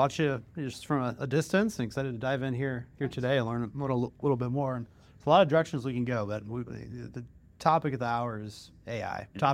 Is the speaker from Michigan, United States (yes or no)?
yes; Michigan, United States; I'm from Michigan. Go blue.